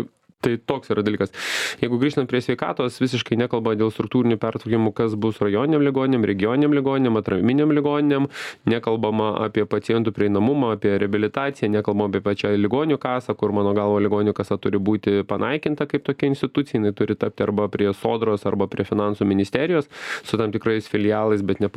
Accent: Samogitia, Lithuania; kadangi aš esu iš Žemaitijos, iš mažosios Lietuvos regiono

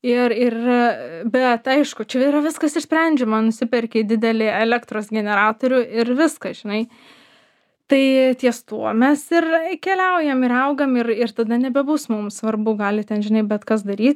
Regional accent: Vilnius, Vilnius County, Lithuania; aš gimiau Fabijoniškėse ir esu fabų vaikas ir baigiau mokyklą Vilniuj ir universitetą Vilniuj, bet visą laisvalaikį, savaitgalius ir atostogas išleisdavau kaime.

